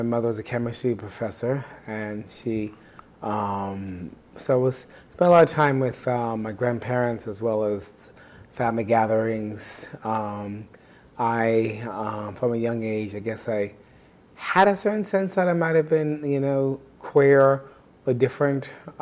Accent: Bronx, New York, United States; born there; I was born in the Bronx in 1965, and February 6, 1965, and what else?

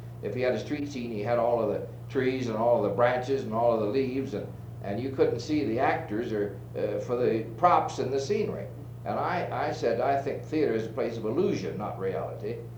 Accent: Iowa, United States; born there; also born or lived in Wisconsin / Kansas; And I was born in the Iowa stage of the thing, although later I lived in both Wisconsin and in Kansas on these ranches.

